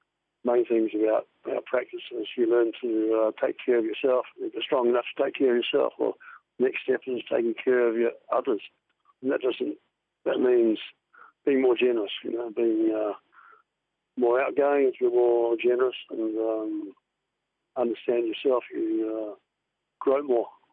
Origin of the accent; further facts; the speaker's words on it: Wellington, New Zealand; also born or lived in Christchurch; now in Nelson, New Zealand; I was originally from Wellington, and then I moved to Christchurch for my company, which was a publishing company.